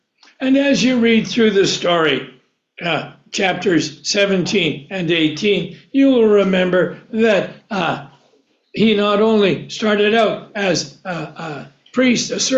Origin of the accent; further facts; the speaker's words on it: Vancouver, British Columbia, Canada; born there; I say, I was born in Vancouver.